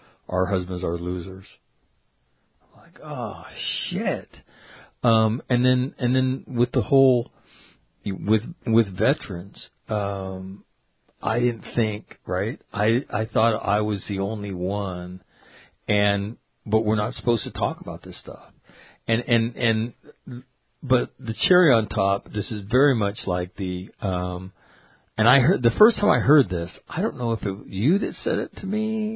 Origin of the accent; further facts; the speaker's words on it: Sacramento, California, United States; not far from my hometown of Sacramento.